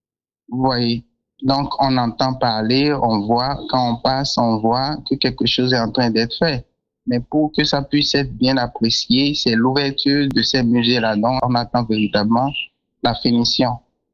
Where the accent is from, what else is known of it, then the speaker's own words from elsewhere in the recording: Benin; Déjà, en tant qu'artiste et en tant que Béninois